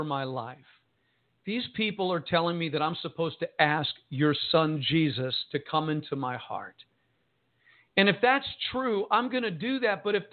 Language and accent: English; New Jersey, United States; And one of the family members was this Italian kid from Chicago. I was Italian from New Jersey.